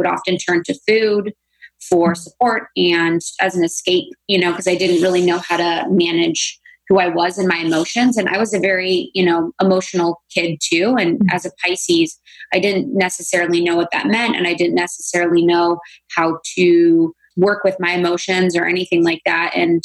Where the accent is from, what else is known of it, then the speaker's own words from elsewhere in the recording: Ohio, United States; So I grew up in Ohio. So I grew up in a small town in Ohio, very conservative, you know, very closed-minded Catholic family.